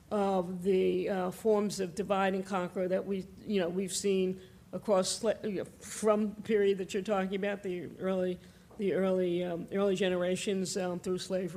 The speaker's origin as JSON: {"language": "English", "town": "New York City", "region": "New York", "country": "United States", "tie": "born or raised there", "also_born_or_lived": "Birmingham, Alabama / Mississippi", "said": "I was born in Slossburg Hospital for Colored Women in Birmingham, Alabama. So yes, I didn't stay in Birmingham long. My family moved pretty quickly to New York City."}